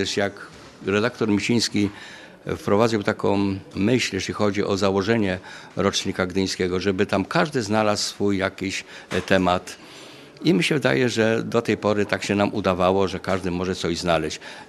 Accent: Łódź, Łódź Voivodeship, Poland; now in Gdynia, Poland; Proszę, mieszkam w Gdyni od końca lat 70. Nie wiedziałem, że tutaj się zatrzymam na stałe, bo pochodzę z Łodzi.

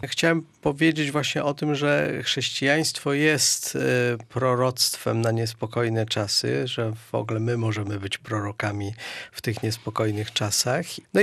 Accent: Gdańsk, Pomeranian Voivodeship, Poland; Ja jestem gdańszczaninem, więc ja bardzo mam wielki dług wdzięczności względem tego miasta. Tutaj się wychowałem

